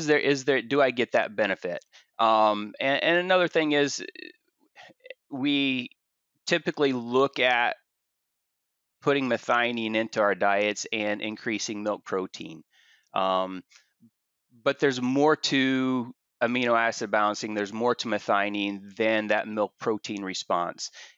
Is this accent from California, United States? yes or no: no; Indiana, United States; Well, I grew up in Indiana.